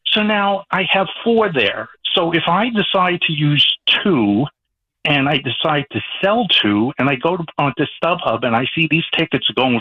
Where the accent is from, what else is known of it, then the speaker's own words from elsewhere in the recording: Bronx, New York, United States; but yeah, I grew up in the Bronx. I was a vendor at Yankee Stadium when I was 18 years old.